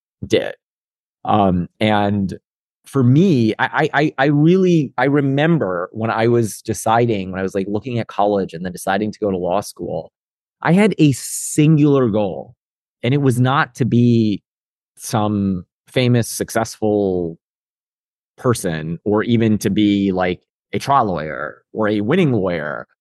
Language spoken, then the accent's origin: English; Chicago, Illinois, United States; You know, I'm really proud of my roots and my upbringing, but, you know, growing up in Chicago and not having a lot of resources to rely on